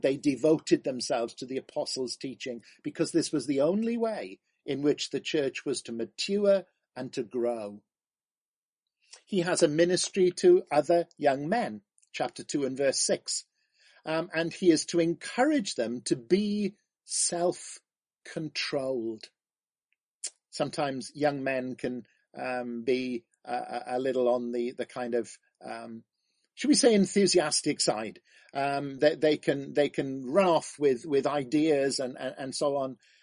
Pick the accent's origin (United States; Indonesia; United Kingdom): United Kingdom; Merthyr Tydfil, Wales; I remember someone that used to walk up and down the high street in my hometown of Merthyr Tydfil with a big board